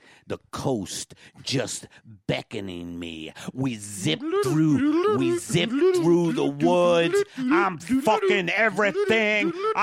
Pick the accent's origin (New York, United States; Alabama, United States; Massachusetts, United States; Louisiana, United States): Massachusetts, United States; Lowell; born there; Catholic school, I was born in Lowell, Massachusetts, Eddie.